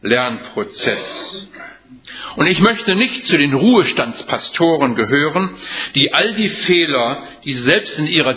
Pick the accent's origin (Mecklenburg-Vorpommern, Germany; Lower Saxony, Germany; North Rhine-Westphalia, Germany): Lower Saxony, Germany; Wilhelmshaven; born there; ich bin in Wilhelmshaven geboren und kenne die Gemeinde Jever seit 60 Jahren